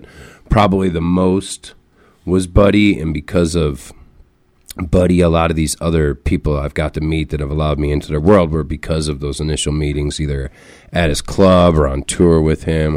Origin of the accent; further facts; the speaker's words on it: Chicago, Illinois, United States; also born or lived in McHenry; Yeah, I was born in Chicago. My dad was an old Chicago cop until maybe I was like end of sixth grade. Then he moved us out to a little country town called McHenry, Illinois